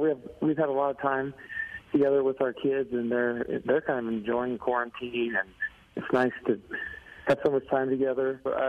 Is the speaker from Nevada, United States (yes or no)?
yes; Henderson, Nevada, United States; Yeah, I think I was born in Henderson and grew up having things imploded, and having it be such a big event, places that my grandparents worked and these kind of iconic symbols of our town